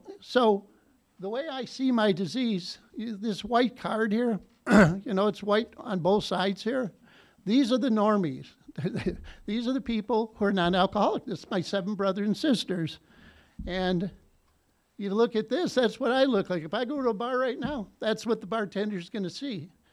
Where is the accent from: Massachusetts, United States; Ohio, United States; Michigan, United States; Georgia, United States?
Ohio, United States; Cleveland; born there; I was born in Cleveland, Ohio, steel mill town, and seven siblings